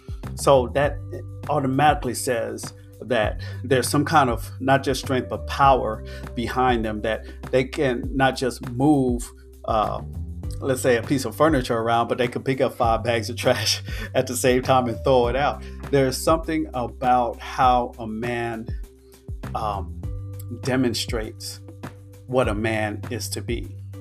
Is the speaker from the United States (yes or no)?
yes; Baytown, Texas, United States; I remember when I was growing up in Baytown, Texas, I always saw, just like today, it hasn't changed, the industry of garbage trucks.